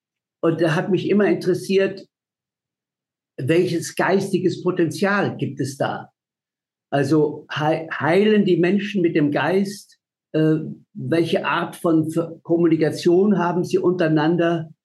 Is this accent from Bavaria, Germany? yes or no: yes; Bavaria, Germany; born there; Ich bin in Bayern geboren, also es muss auch für die Bayern funktionieren.